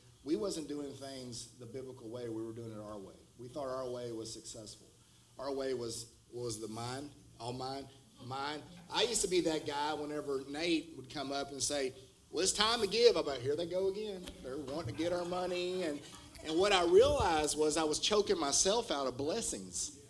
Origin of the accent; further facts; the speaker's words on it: Mesquite, Texas, United States; I'm from Mesquite, guys.